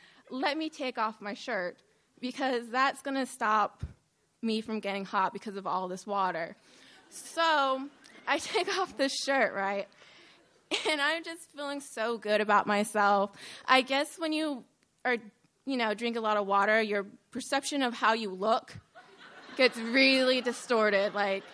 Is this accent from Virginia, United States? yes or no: yes; Virginia, United States; But it was summer. I'm from Virginia. So, you know, it's like 95 outside.